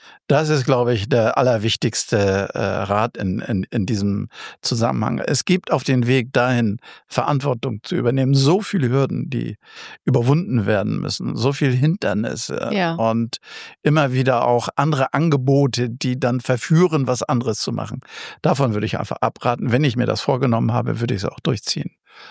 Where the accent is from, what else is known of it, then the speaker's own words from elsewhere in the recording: Hamburg, Germany; wir sollten uns schon bemühen als Hamburger